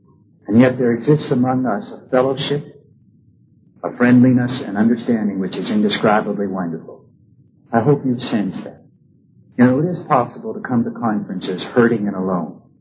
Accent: Pennsylvania, United States; I'm a Yankee from Pennsylvania, even though I've spent the last 20 years in Oklahoma.

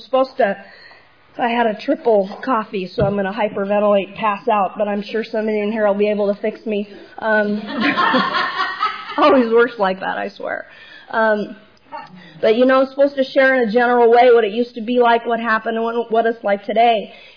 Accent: Manhattan Beach, California, United States; I was raised in Manhattan Beach

